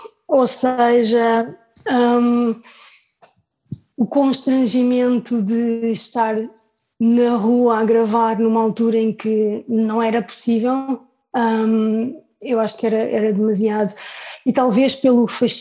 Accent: Portugal; moved away; pelo facto do coletivo ter nascido na altura em que eu saí de Portugal, fez sentido juntar-me mais tarde

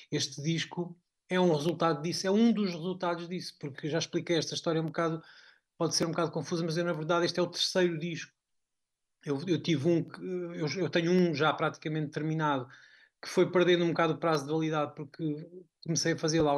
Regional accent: Praia da Barra, Aveiro, Portugal; eu que cresci, nasci na Praia da Barra, junto ao mar, portanto, com aquela marca do Mar Atlântico, sempre vivi muito perto do mar.

